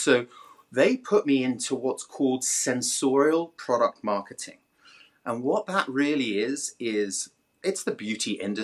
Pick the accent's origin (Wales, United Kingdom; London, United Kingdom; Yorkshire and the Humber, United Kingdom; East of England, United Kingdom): East of England, United Kingdom; Cambridge; accent: English; Well, my first week I get to Scotland, and I'm very English. I have an English accent from Cambridge, like people know.